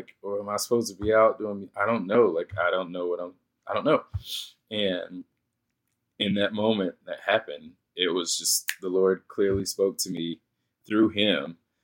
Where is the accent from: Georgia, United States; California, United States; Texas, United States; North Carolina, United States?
North Carolina, United States; China Grove; And that was my first time ever leaving my hometown, China Grove, to go out of North Carolina. So New York was the first time that I left North Carolina